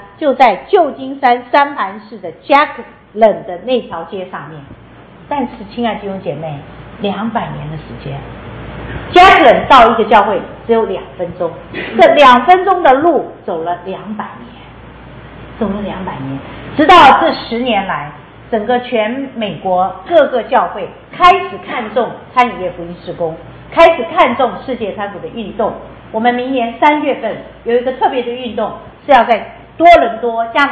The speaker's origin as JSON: {"language": "Chinese", "region": "Taichung", "country": "Taiwan", "tie": "born or raised there", "said": "我是小的时候，我母亲就是一位传道人，我小的时候在台中，台湾台中"}